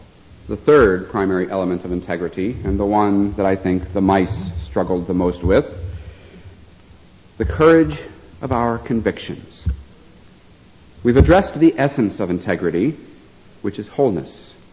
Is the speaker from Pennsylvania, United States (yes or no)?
no; Charleston, South Carolina, United States; I grew up mostly in Charleston, South Carolina, and in my teenage years I went to the Southern Baptist Church.